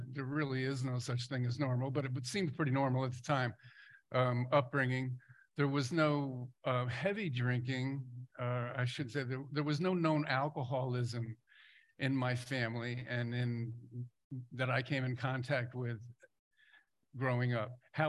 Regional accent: Poughkeepsie, New York, United States; I was born and raised in Poughkeepsie, New York, and in the Mid-Hudson Valley, about 75 miles north of New York City.

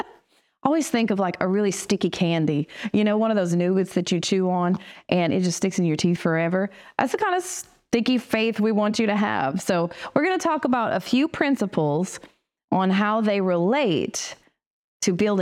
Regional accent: Eunice, Louisiana, United States; she was talking about where we're from. And I'm from Eunice. And come to find out, he is from Eunice also.

